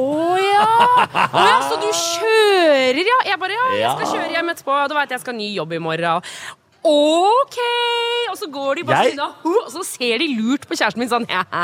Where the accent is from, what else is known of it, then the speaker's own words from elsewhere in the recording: Eastern Norway, Norway; for jeg som vokste opp på Østlandet kjente sånn, den der svær, liksom